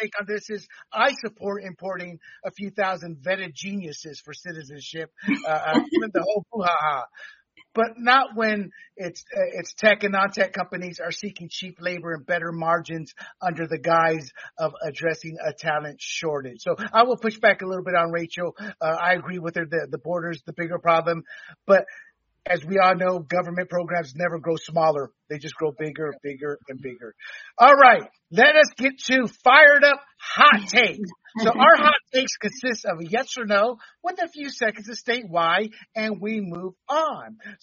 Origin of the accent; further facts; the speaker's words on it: United States; When I was in Panama many years ago for the Super Bowl, being an American, that was my job, working sports.